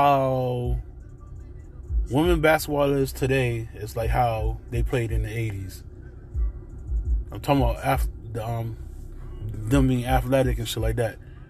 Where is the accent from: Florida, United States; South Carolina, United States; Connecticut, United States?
Connecticut, United States; If you don't know me, I'm from Connecticut. Been a UConn fan all my life.